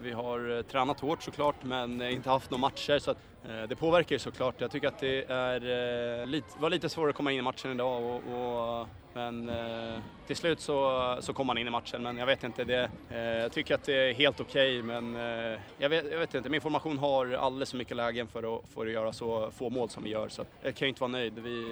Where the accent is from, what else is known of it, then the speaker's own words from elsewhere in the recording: Åkersberga, Stockholm County, Sweden; jag kommer från Åkersberga, en förort till Stockholm.